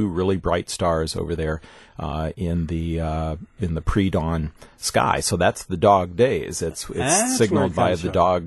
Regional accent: Kentucky, United States; I grew up in Kentucky, and you'd see them just laying around looking like they were going to die or something.

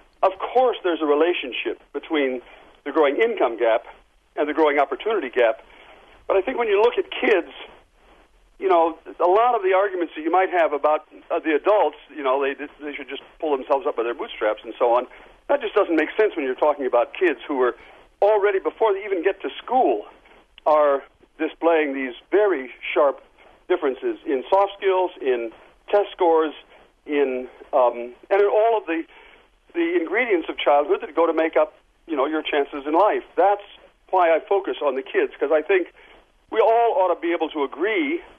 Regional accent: Port Clinton, Ohio, United States; as when I was growing up in Port Clinton

